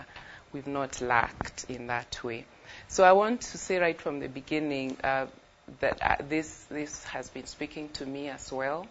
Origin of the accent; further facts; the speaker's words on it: Kenya; So I grew up in Kenya in circumstances that we didn't have abundance, but we never went to bed hungry.